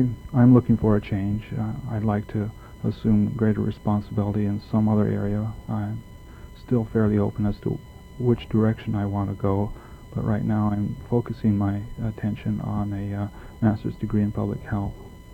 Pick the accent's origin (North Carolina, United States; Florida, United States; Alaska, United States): Alaska, United States; Nome; I was born and raised in Nome, and I am three-quarters Eskimo.